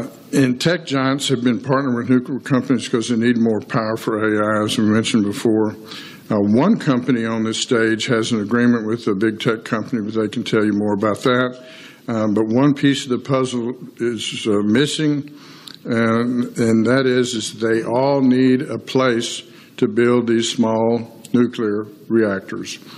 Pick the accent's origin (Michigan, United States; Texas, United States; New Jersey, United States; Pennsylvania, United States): Texas, United States; their Seadrift operations plant, which is 4 miles from my hometown